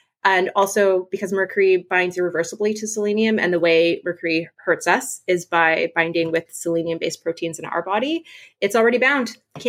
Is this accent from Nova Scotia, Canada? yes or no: no; British Columbia, Canada; now in United States; I grew up on Vancouver Island.